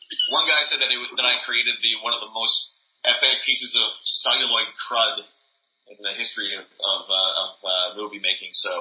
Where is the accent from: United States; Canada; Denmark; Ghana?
Canada; And we're Canadian, too